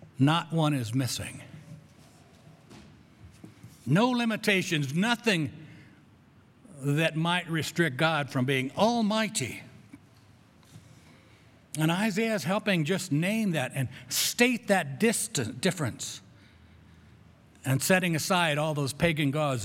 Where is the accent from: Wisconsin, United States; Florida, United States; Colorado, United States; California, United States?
Colorado, United States; Grand Junction; You know, I grew up in Grand Junction more than anywhere else, but I have traveled around